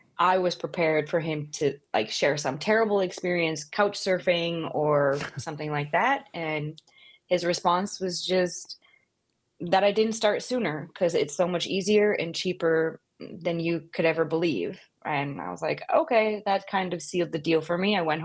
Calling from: Bermuda; I am calling in from Bermuda today.

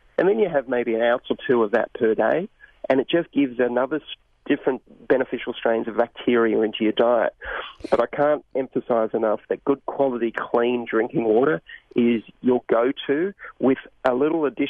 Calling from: Australia; I just cooked her breakfast about an hour ago because I'm calling from Australia here.

